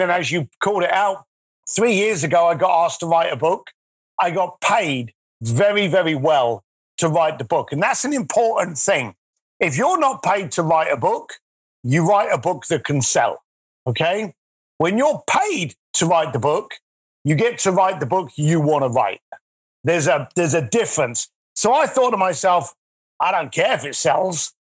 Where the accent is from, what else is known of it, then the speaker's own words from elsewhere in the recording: London, United Kingdom; I'm a lad from East London, you know, the rough end of East London. I left school at the age of 15, straight into a building site.